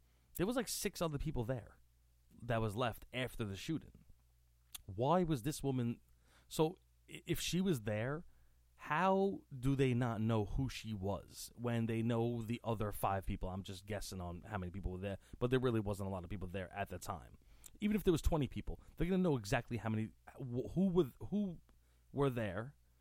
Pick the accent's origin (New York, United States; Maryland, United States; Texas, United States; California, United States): New York, United States; Staten Island; I'm from Staten Island, New York.